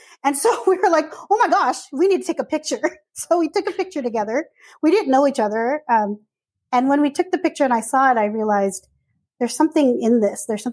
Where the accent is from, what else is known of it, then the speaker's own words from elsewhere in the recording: Philippines; I'm Filipino, but I grew up Protestant